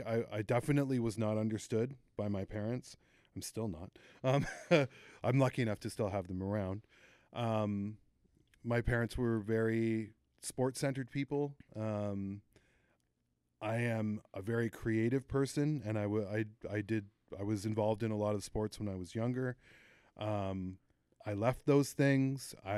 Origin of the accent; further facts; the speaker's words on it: East York, Ontario, Canada; I grew up in East York, like right near East York Collegiate, not exactly the best of areas.